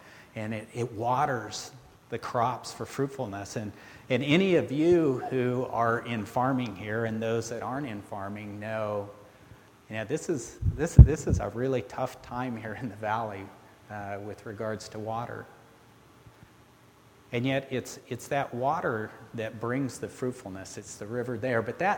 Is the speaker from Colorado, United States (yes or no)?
yes; Colorado, United States; When I was a little boy, I grew up in Colorado, and my grandfather took me fishing.